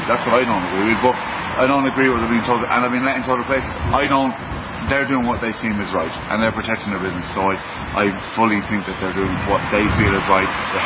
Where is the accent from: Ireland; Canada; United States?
Ireland; Galway, Connacht; and a restaurant in Galway, in my hometown, won't let me into the restaurant.